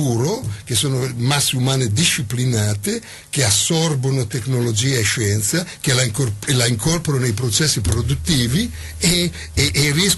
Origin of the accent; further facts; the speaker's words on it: Bologna, Emilia-Romagna, Italy; born there; io sono nato a Bologna anche se ho passato tutta la mia vita fuori, sono nato a Bologna